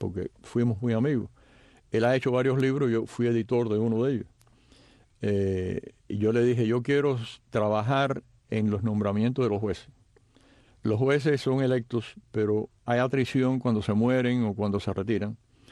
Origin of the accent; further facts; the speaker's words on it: Cuba; moved away as an adult; now in United States; Estuve conspirando en Cuba, me fui de Cuba, vine acá para pelear. Yo no vine aquí para quedarme.